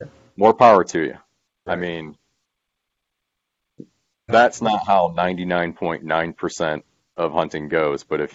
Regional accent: Michigan, United States; I understand it. I'm from Michigan. I've hunted out of tree stands. I've hunted deer.

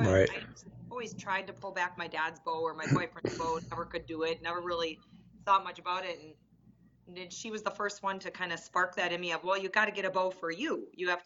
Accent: Fort Atkinson, Wisconsin, United States; I went to college at UW-Whitewater, just right by my hometown of Fort Atkinson.

